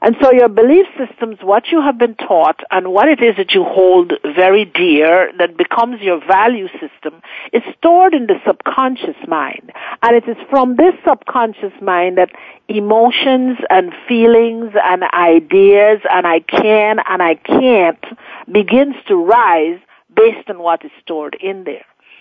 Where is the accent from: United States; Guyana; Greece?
Guyana; I was 16 years of age. I am from Guyana in South America.